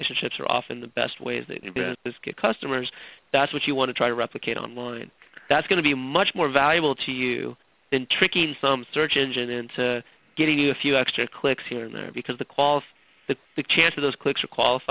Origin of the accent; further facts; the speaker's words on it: Wichita, Kansas, United States; I grew up in Sedgwick County